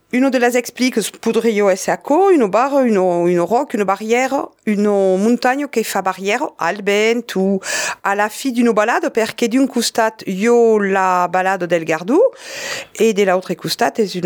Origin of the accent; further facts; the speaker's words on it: Occitanie, France; la lettre V en occitan, chez nous, dans le Languedoc, se prononce B.